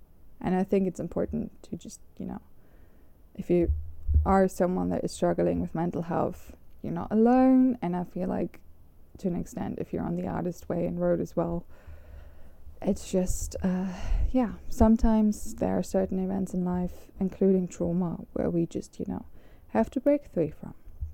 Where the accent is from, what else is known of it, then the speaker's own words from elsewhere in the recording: Germany; I come from Germany, but I grew up in a circle where the Korean culture and K-pop was a big thing